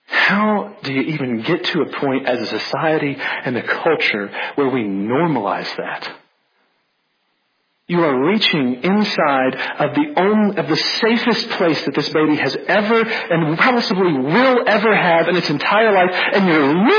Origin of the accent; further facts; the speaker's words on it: Louisiana, United States; I'm from North Louisiana, I'm sorry. Every now and then it just flies out of my mouth.